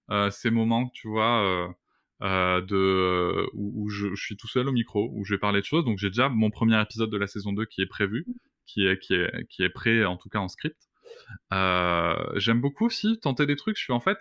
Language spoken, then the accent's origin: French; South-West France, France; Ah oui, je suis du Sud-Ouest, donc Gavé, ça marche.